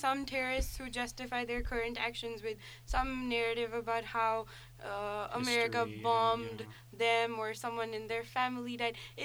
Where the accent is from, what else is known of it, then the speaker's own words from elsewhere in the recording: India; I mean, I am Indian.